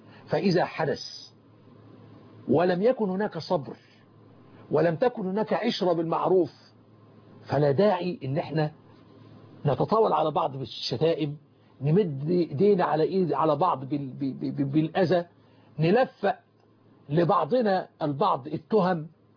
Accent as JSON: {"language": "Arabic", "country": "Egypt", "said": "وأن يجعل بلدنا مصر أمنا أمانا سخاء رخاء"}